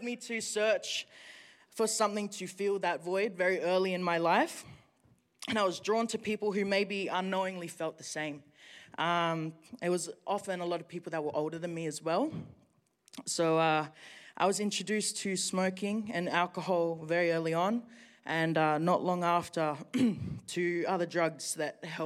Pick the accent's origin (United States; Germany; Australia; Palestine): Australia; Sydney, New South Wales; So I grew up in Sydney. Go the Blues. I grew up in Sydney